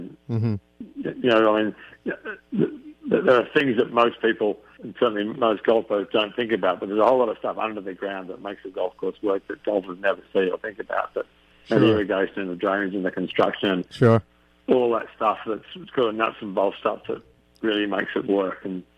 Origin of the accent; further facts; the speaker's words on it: Melbourne, Victoria, Australia; growing up in Melbourne was an amazing education and something that you almost take for granted